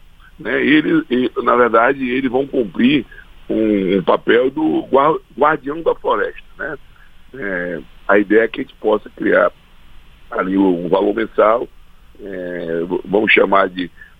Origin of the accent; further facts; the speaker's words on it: Acre, Brazil; E eu, como Amazônia, como acreano, recebo uma cobrança muito forte.